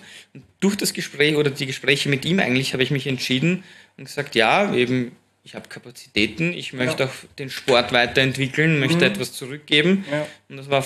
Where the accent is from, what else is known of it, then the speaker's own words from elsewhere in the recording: Vienna, Austria; ich bin ein Wiener